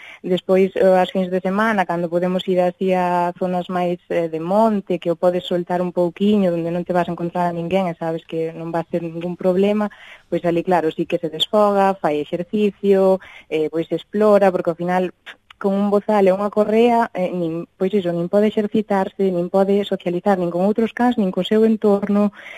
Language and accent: Galician; Galicia, Spain; como boa galega sempre contesto que por que non.